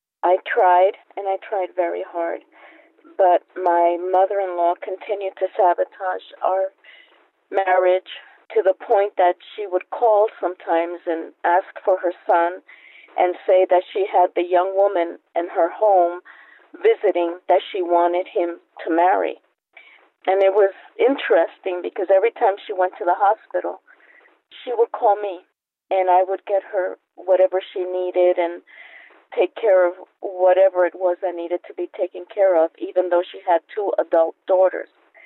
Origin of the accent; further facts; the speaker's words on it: New York, United States; born there; my in-laws were born on the island of Puerto Rico, and I was born in New York.